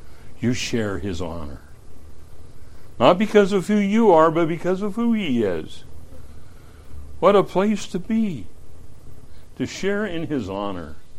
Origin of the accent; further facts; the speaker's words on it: Washington, United States; I'm from Eastern Washington, sort of. I understand how snakes like hot rocks.